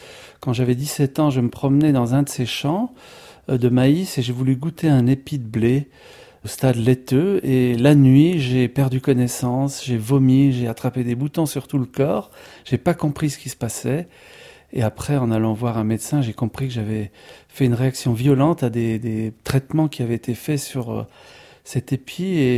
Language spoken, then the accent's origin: French; Grand Est, France; Alors moi j'ai grandi en Lorraine, en Moselle, à côté du plateau lorrain